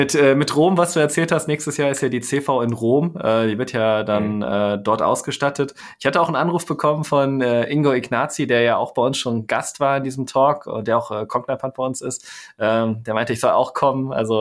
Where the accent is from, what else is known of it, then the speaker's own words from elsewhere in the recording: Düsseldorf, North Rhine-Westphalia, Germany; meiner Kindheit in Oberkassel in Düsseldorf.